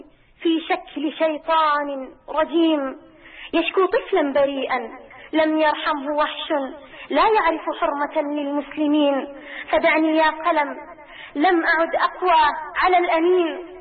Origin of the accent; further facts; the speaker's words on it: Syria; أنا لست شاعرة ولم أكتب الشعر من قبل، وأنا سورية ولم أرى سوريا